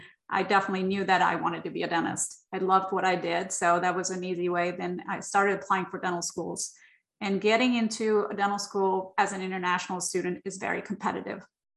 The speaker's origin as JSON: {"language": "English", "country": "India", "tie": "born or raised there", "said": "I was born and raised in India"}